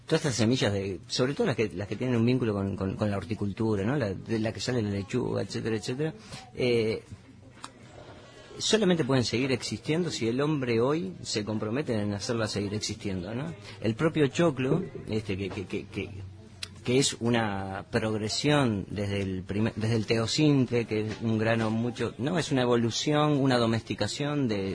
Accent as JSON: {"language": "Spanish", "region": "Montevideo", "country": "Uruguay", "lives_now": "Canelones, Uruguay", "said": "soy de Canelones, estoy en Canelones viviendo, soy de Montevideo, estoy en Canelones, en la zona de Sauce"}